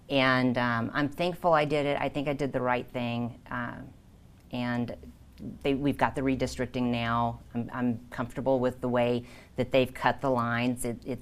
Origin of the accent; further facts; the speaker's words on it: Texas, United States; moved away as an adult; now in Nevada, United States; I've lived in Nevada 30 years. I'm originally from Texas. And I came here when I was 21 years old just because there was more opportunities in Nevada than where I grew up. I grew up in a little town